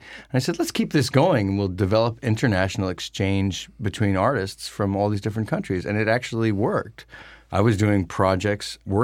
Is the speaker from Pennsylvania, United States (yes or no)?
yes; Pennsylvania, United States; also born or lived in New York City; In Pennsylvania, and then later in New York City.